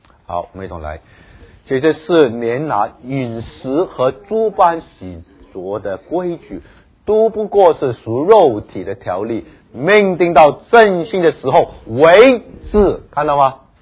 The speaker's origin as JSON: {"language": "Chinese", "country": "China", "said": "所以甚至连我们中国人在做字的时候也在预备我们这种思想"}